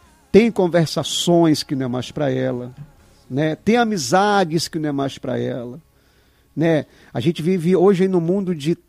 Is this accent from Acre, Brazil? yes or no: yes; Praia Redonda, Acre, Brazil; Eu era da Praia Redonda, eu cresci na Praia Redonda, aqui que é Rio Iaco.